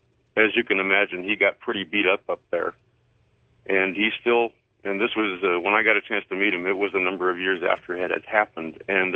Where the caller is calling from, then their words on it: Mojave Valley, Arizona, United States; I'm calling you from Mojave Valley, Arizona.